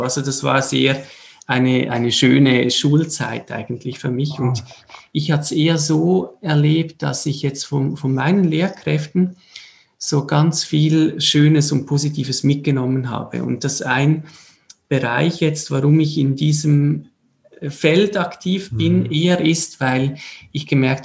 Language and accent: German; Switzerland; Also CH wäre wichtig, wir sind aus der Schweiz.